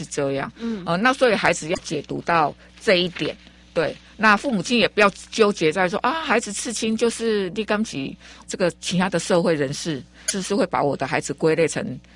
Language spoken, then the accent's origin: Chinese; Xinying, Tainan, Taiwan; 因为我是新营人、哦、我妈妈当时生我们的是在新营的一个州妇产科、